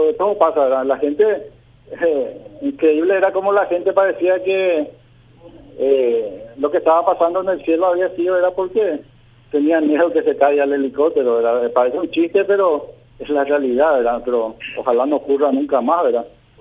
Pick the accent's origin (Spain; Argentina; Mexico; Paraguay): Paraguay; somos paraguayos